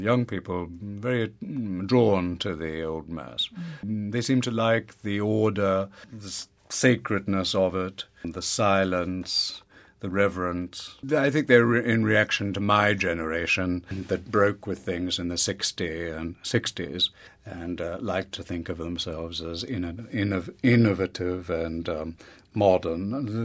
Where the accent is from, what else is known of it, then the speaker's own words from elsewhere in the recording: Australia; I'm from Australia and it's a bit of a disaster down in Australia because everything's back to front.